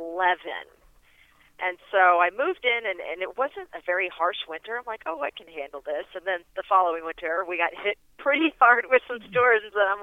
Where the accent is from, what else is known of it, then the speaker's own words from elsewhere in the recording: Sugar Land, Texas, United States; I grew up out in Sugarland and then went to school up at North Texas, which is in Denton, just north of Dallas